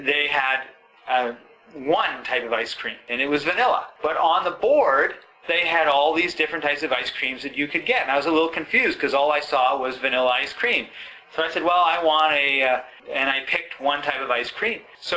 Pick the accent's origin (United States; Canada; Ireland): Canada; Vancouver, British Columbia; here's a business opportunity that I can take to my hometown. Because I'll tell you, in Vancouver, I think this would be huge.